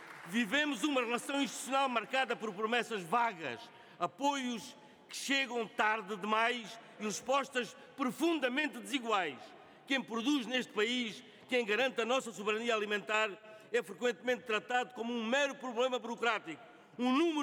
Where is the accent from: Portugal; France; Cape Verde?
Portugal; Alentejo; Sou do Baixo Alentejo, mas as palavras que aqui profiro podiam ecoar com a mesma urgência em Trás-os-Montes